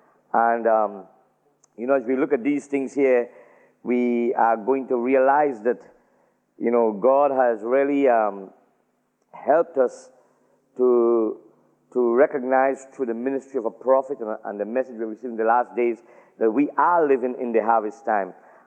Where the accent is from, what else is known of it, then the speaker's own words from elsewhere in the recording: Trinidad & Tobago; And I'm from Trinidad, that's way back in the Caribbean, and the very little island there.